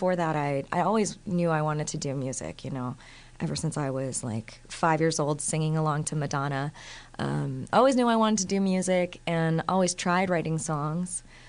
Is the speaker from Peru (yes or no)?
no; Windsor, Ontario, Canada; moved away; I was born in Windsor, Ontario, Canada. It's the most southern point of Canada, right south of Detroit. So I grew up there, and I moved here originally because I was pursuing a life of music.